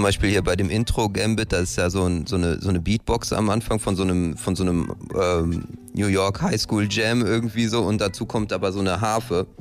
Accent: Bottrop, North Rhine-Westphalia, Germany; weil ich komme ja aus Bottrop ursprünglich.

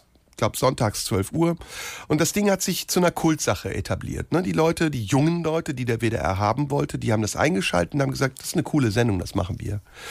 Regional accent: Turkey; wenn ich als Türke zweimal zu viel

